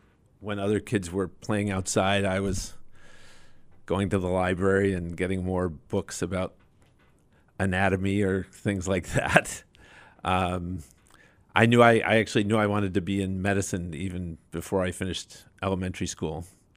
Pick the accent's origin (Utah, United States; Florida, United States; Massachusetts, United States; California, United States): Massachusetts, United States; Wayland; In the Boston Metro West area in Wayland, Massachusetts.